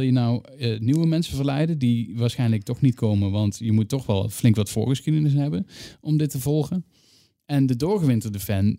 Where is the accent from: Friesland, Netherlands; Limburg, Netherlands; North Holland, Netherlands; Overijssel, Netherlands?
Limburg, Netherlands; Ik kom uit Zuid-Limburg.